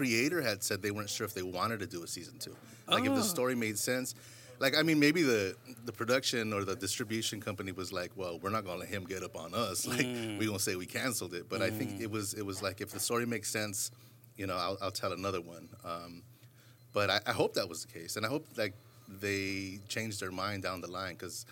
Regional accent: Los Angeles, California, United States; also born or lived in Alhambra; I grew up in Wyvernwood when it was about in the 80s. I think it was in the 80s that we moved here.

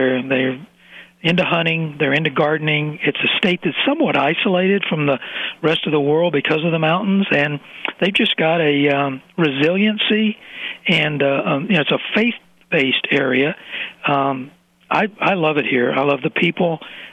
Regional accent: Texas, United States; now in West Virginia, United States; I've been here about 7 years. I'm from Texas, and these people remind me of Texans.

